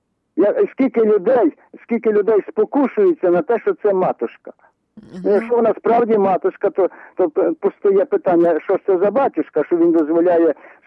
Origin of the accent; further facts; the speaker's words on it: Volyn Oblast, Ukraine; але ж я з Волині